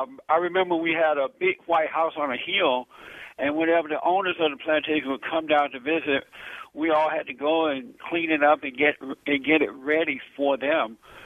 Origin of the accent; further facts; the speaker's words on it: Alabama, United States; I grew up in Alabama on a plantation outside of Montgomery near Tuskegee, and I also grew up under the Jim Crow laws.